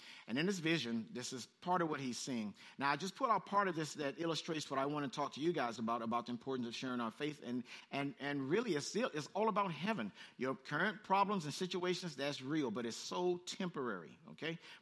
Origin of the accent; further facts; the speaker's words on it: Compton, California, United States; For the ones just meeting me, I'm from Compton, okay, and every now and then, just that.